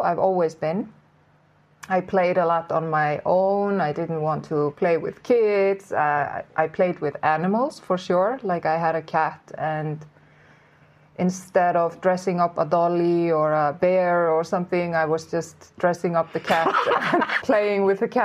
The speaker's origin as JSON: {"language": "English", "country": "Iceland", "tie": "born or raised there", "second_language": "English", "moved": "as an adult", "said": "Well, I come from Iceland, which is also an island for those who don't know. I guess everybody knows where Iceland is. But I grew up there. But about 20 years old, I disappeared from that island. And now I'm ending up here on another island."}